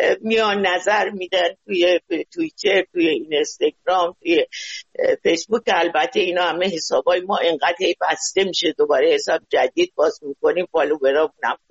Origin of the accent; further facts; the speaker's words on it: Iran; میدونن من ایرانیم